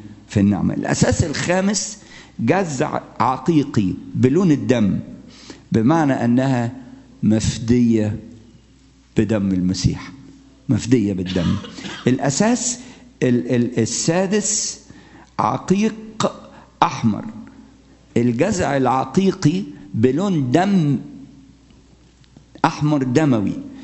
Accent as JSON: {"language": "Arabic", "country": "Egypt", "said": "إحنا عندنا في مصر عيار 24 وفي عيار 28"}